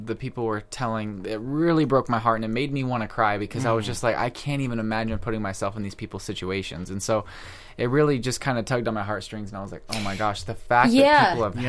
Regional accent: Missouri, United States; I'm from Missouri, so, like, the majority out there, like, are very pro-gun.

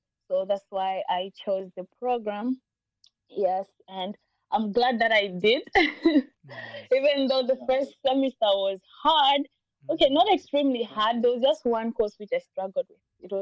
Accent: Blantyre, Southern Region, Malawi; moved away as an adult; now in Lithuania; I'm originally from Malawi. I come from the city of Blantyre, which is the second biggest city in Malawi.

